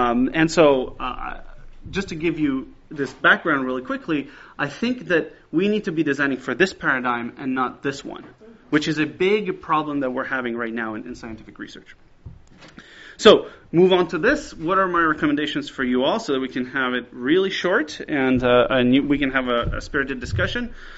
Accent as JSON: {"language": "English", "country": "Belgium", "tie": "born or raised there", "also_born_or_lived": "France", "lives_now": "Boston, United States", "said": "Don't get fooled by my accent. I was born in France, grew up in Belgium. My mom's Spanish, my father's Italian, so I sound American, but I'm thoroughly European."}